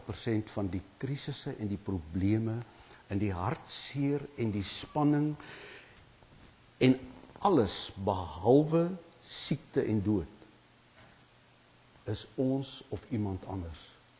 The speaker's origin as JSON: {"language": "Afrikaans", "town": "Malgas", "region": "Western Cape", "country": "South Africa", "said": "Ek onthou waar ek vandaan kom by die Breë Rivier, is in die kerkie wat ons het, onder by Malgas waar die pont is"}